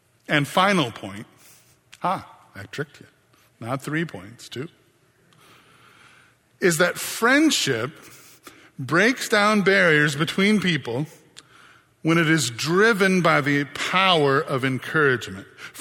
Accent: Michigan, United States; And you'll go, "No, I'm from Michigan."

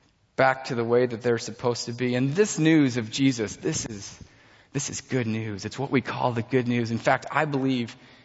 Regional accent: Midland, Michigan, United States; I grew up in Midland, Michigan, a couple hours away from here.

